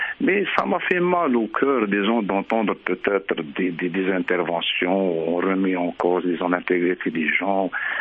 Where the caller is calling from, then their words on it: Montreal, Quebec, Canada; Moi, effectivement, je suis de Montréal